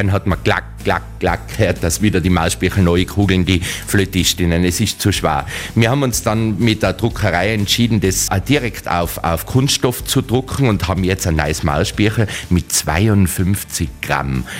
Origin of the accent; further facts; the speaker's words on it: Innsbruck, Tyrol, Austria; born there; Ich bin ein gebürtiger Innsbrucker, ich wohne nicht weit vom Dez, das kennen viele Leute.